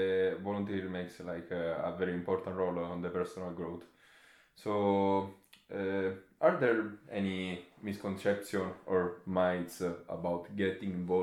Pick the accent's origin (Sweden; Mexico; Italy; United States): Italy; and I'm from Italy